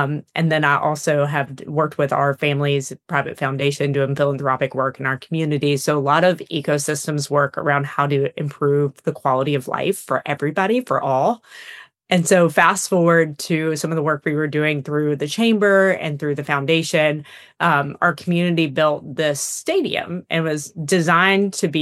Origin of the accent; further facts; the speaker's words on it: High Point, North Carolina, United States; So I am from North Carolina. So I'm a High Point, North Carolina native, born and raised.